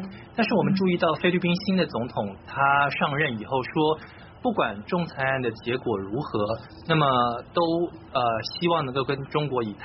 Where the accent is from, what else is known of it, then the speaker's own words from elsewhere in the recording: Taiwan; accent: Taiwanese; 网友批评我说我这个台腔太重了这样子，我现在在台湾，我是台湾人好吗？